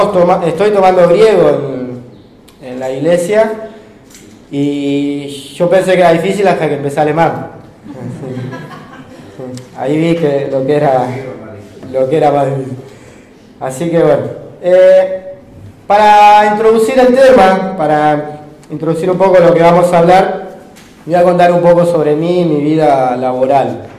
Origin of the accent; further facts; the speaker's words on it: Don Torcuato, Buenos Aires Province, Argentina; Me quedaba más cerca de casa, yo soy de Don Torcuato, de Tigre.